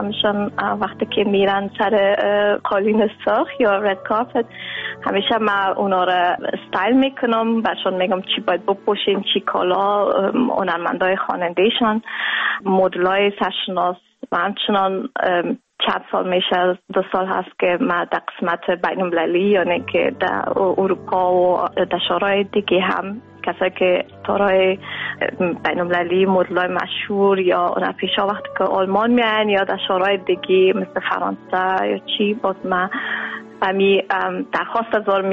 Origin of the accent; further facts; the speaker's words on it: Afghanistan; من همیشه بسیار افتخار میگم که من از افغانستان آمدیم